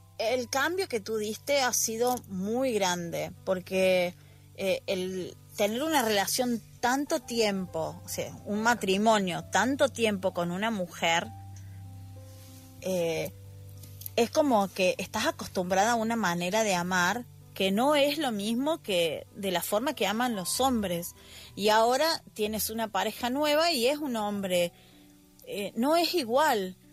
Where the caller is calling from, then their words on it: Argentina; desde Argentina. Buen lunes y buena semana para todos.